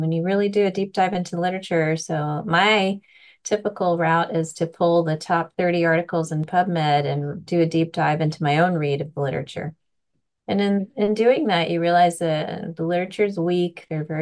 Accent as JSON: {"language": "English", "town": "Los Angeles", "region": "California", "country": "United States", "said": "I'm from Los Angeles, California, and I trained here at UCLA."}